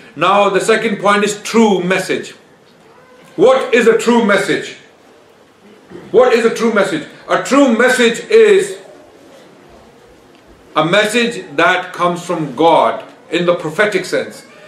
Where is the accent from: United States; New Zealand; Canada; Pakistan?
Pakistan; Only I am from Pakistan?